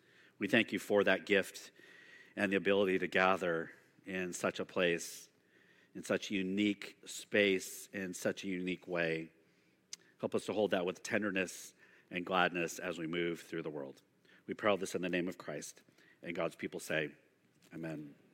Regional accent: Sacramento, California, United States; also born or lived in Stockton; I grew up in Sacramento, Stockton, went to San Francisco State University a million years ago when they still had a football team.

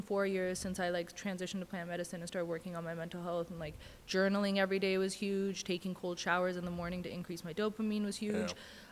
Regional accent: West Vancouver, British Columbia, Canada; You know, growing up in West

